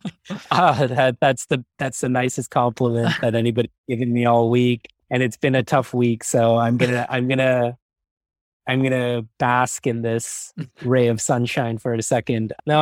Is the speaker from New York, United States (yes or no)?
yes; New York City, New York, United States; so growing up in New York City, right, like every person in an office